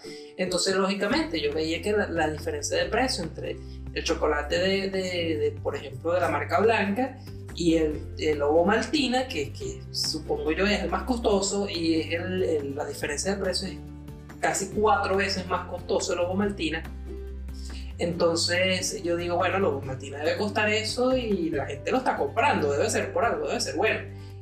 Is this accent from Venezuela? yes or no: yes; Venezuela; Porque yo soy de Venezuela